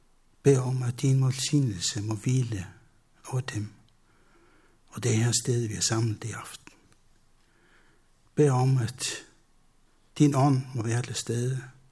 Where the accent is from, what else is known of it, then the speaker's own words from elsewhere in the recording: Faroe Islands; og jeg er opvokset på Færøerne.